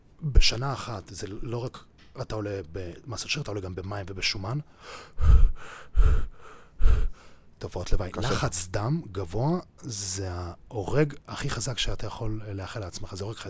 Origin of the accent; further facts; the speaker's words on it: Beersheba, Southern District, Israel; אני מבאר שבע, חדרי כושר שלנו לא מפוצצים.